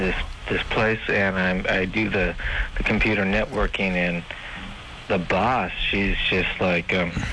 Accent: California, United States; I'm from California.

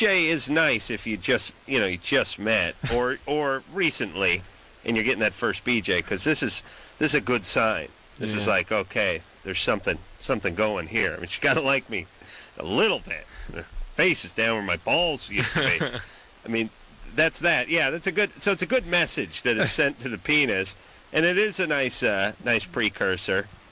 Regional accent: North Hollywood, California, United States; Listen, I'm from North Hollywood. I hate everyone from North Hollywood.

